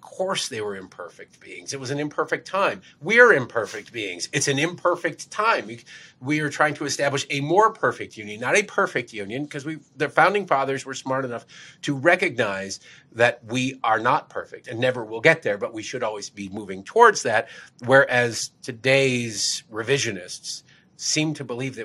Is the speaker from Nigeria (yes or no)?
no; Detroit, Michigan, United States; I'm from Detroit, to watch the Detroit Lions lose to whoever they happen to be playing on that day.